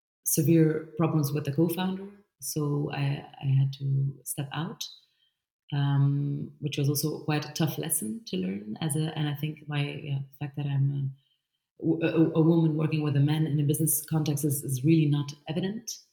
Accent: Belgium; because I was born and raised in Belgium. I actually always felt Belgian, and I was really never feeling different.

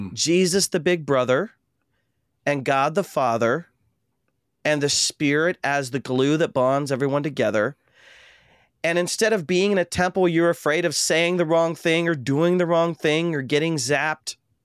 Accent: Ohio, United States; I mentioned I grew up in Ohio, and I went to a pretty affluent church

